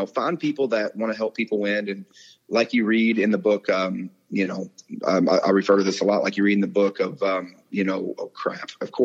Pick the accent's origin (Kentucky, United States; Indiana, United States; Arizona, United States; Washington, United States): Kentucky, United States; Like, I'm begging him, like I said, because I'm from Kentucky. I have VAs or have veterans in my family that I want to get to Alex.